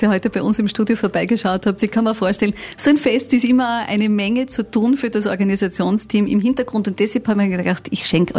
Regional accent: Carinthia, Austria; so eine Osterjausentradition, das muss man ja auch sagen, wie bei uns in Kärnten, das gibt es ja sonst nicht.

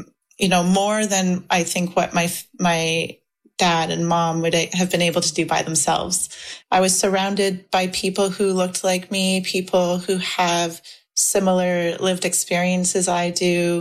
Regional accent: Scarborough, Ontario, Canada; I grew up in Scarborough in Gabriel Dumont, which is native housing. It's geared to income housing for native families.

